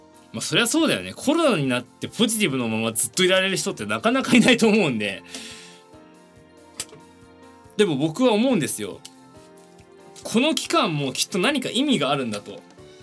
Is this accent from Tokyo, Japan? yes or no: yes; Tokyo, Japan; 東京出身でございます。東京生まれの東京育ちですね。